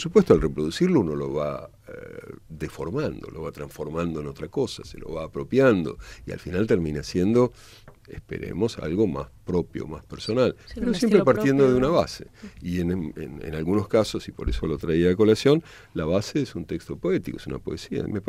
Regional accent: Buenos Aires, Argentina; Yo soy de Buenos Aires, de la capital, que es una ciudad que da mucho la espalda a las provincias argentinas

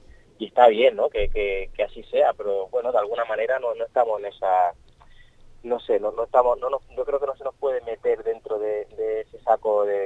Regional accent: Madrid, Community of Madrid, Spain; born there; Yo no soy de aquí realmente, ¿eh? Yo nací en Madrid, uh-huh. y mi familia es de Jaén, pero yo me siento totalmente, ya os he dicho, me siento murciano, me siento alicantino

